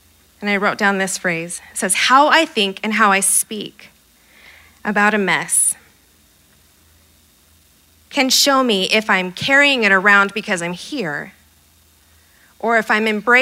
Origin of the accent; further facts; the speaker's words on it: Boise, Idaho, United States; I grew up in Boise, so that's why there's no cheers in here.